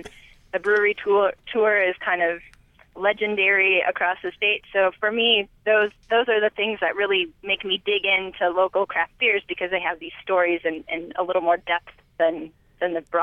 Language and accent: English; Bend, Oregon, United States; I'm from Bend, Oregon.